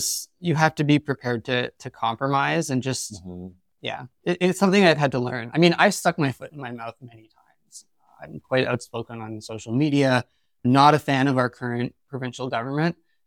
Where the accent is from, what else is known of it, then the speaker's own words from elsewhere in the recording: Toronto, Ontario, Canada; now in London, United Kingdom; I come from the Greater Toronto area. I grew up in a subdivision, and I think I appreciate London more because of my background and kind of growing up in an urban sprawl landscape.